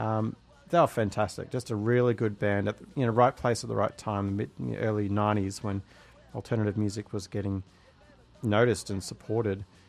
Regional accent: Canberra, Australian Capital Territory, Australia; my hometown of Canberra where I grew up, which is the government town in Australia.

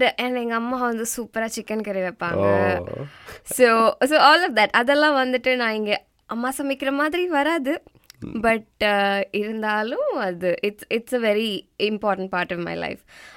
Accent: Sri Lanka; நானும் ஸ்ரீலங்கன் தான்.

